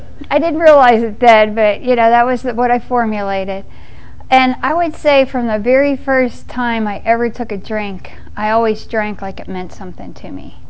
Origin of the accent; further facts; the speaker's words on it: Pittsburgh, Pennsylvania, United States; I grew up in Pittsburgh, back when it really was the Steel City. You know, there it was primarily a blue-collar town.